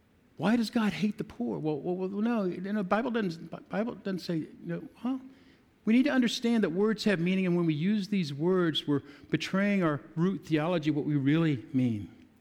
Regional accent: United States; born there; I was born in America and I was able to get an education

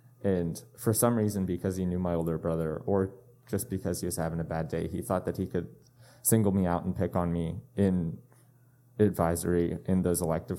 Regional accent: Austin, Texas, United States; born there; So I was born in Austin, Texas with my family.

